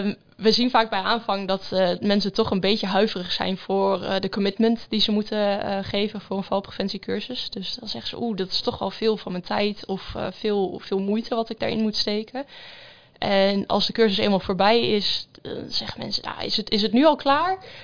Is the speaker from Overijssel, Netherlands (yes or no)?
yes; Enschede, Overijssel, Netherlands; Ik bedoel, ik kom zelf uit Enschede, daar gebeurt ook genoeg.